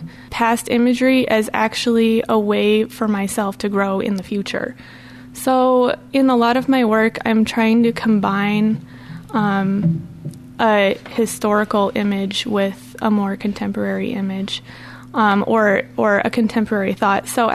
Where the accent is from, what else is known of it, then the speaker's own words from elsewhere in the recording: Sioux Center, Iowa, United States; In northwest Iowa, in Sioux Center. Growing up, looking across the plains